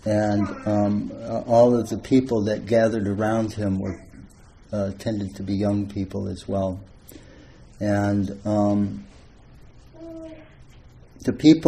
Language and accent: English; Sunnyvale, California, United States; I grew up in Sunnyvale, just down the hill from here.